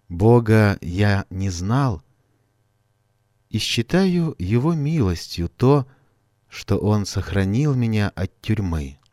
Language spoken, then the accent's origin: Russian; Kyiv, Ukraine; Родом я из Киева, самого красивого города на земле.